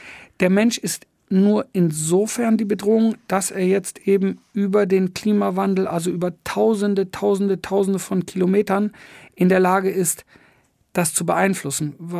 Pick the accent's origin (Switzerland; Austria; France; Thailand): Switzerland; Ich komme aus der Schweiz und wir sind mit unseren Eltern früher viel Pilze suchen gegangen und so.